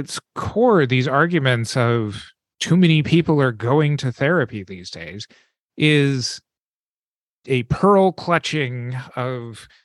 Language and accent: English; the American West, United States; growing up in the American West and knowing that the free market reigns supreme above all else